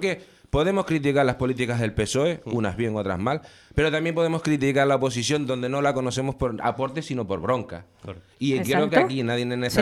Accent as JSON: {"language": "Spanish", "country": "Spain", "said": "y no es verdad, somos, claro que somos españoles."}